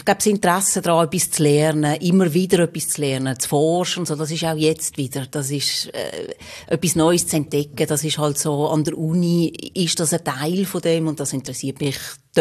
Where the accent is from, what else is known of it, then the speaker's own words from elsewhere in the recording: Magden, Aargau, Switzerland; Ich bin in Fricktal aufgewachsen, in Magden. Mhm. Genau, bin dann dort auch in Bezirksschule, heisst das dort, in Rheinfelden. Und dann ziemlich schnell auf Richtung Basel, Muttens Gymnasium gemacht, Basel.